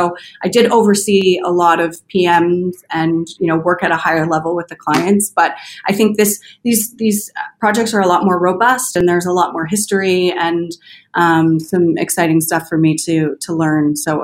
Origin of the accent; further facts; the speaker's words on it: Toronto, Ontario, Canada; I'm from Toronto originally.